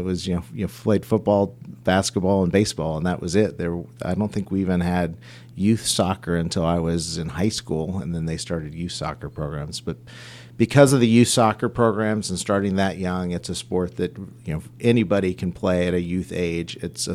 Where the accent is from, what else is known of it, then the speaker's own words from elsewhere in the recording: New Philadelphia, Ohio, United States; now in Cincinnati, United States; So I still call New Philadelphia my home, where I grew up in Eastern Ohio